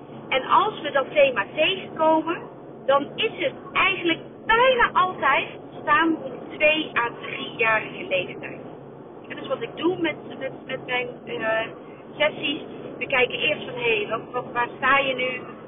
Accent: Netherlands; De verhoudingen, dat is toch anders dan wij als Nederlanders gewend zijn.

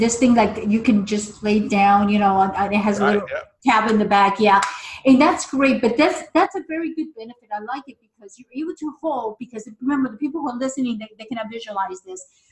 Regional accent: New York City, New York, United States; born there; I was born here in the States too, in Big Apple. So as a proud American, I'm proud of you making products here in the U.S.

